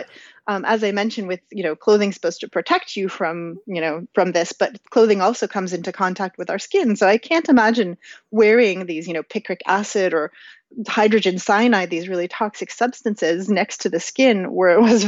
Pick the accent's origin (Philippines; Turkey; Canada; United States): Canada; as a Canadian who wears a toque in the winter